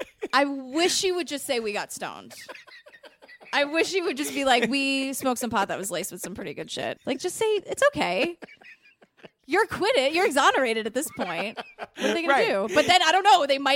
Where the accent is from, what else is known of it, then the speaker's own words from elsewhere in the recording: New York, United States; Now for me, maybe as a New Yorker, I'm like, what the hell?